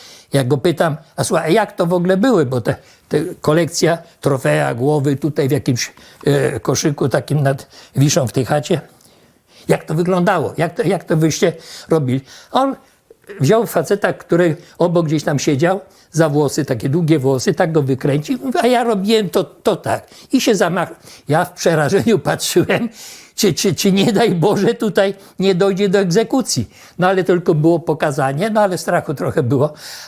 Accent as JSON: {"language": "Polish", "region": "Warmian-Masurian Voivodeship", "country": "Poland", "tie": "born or raised there", "also_born_or_lived": "Germany", "moved": "as an adult", "said": "Urodziłem się w Niemczech w czasie wojny. Potem się wychowywałem w małym miasteczku na Mazurach."}